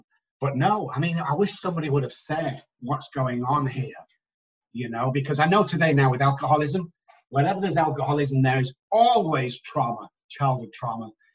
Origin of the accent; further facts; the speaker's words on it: Manchester, North West England, United Kingdom; moved away as an adult; also born or lived in Oxford; now in San Antonio, United States; So yeah, I live in San Antonio, Texas, but my birthday was back in 1961 in Manchester, England, to where I spent about 20 years before I went down to Oxford to get educated.